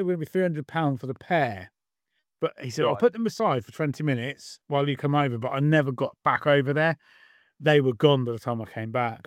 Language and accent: English; United Kingdom; I mean, you can tell we're British.